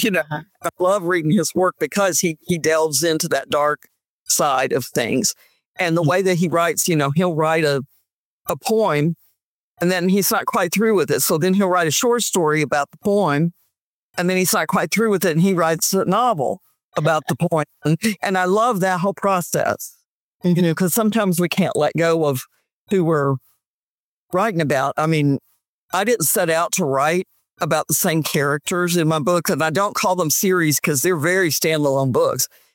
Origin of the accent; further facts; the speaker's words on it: Georgia, United States; born there; also born or lived in Germany; I was born in Georgia and then gone. My dad was in the Air Force, and then we came back and we were here